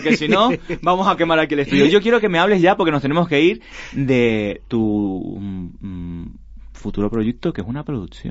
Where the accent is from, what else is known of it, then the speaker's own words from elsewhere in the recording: Venezuela; now in Spain; yo que soy venezolano y vengo de Latinoamérica y he recorrido y he trabajado en varias ciudades